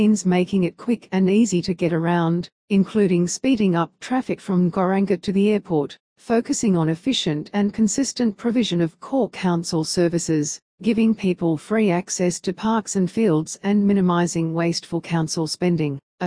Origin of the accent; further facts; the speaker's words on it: Wellington, New Zealand; Born and bred in Wellington, I care deeply about the people who call this place home.